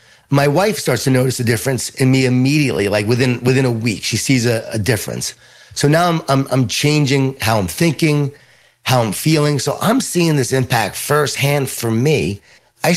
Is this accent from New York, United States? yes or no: yes; New York, United States; born or raised there